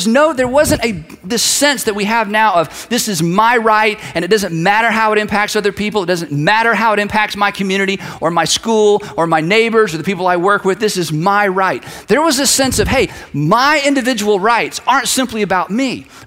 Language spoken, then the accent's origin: English; United States; I'm an American. I can do what I want.